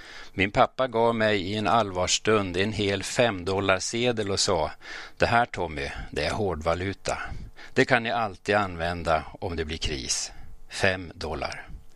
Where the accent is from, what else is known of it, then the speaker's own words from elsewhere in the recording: Färila, Gävleborg County, Sweden; now in Örnsköldsvik, Sweden; Jag växte upp på landet utanför Färila, en liten by i nordvästra Hälsingland. Ligger 7 mil från kusten, rakt innanför Hudiksvall.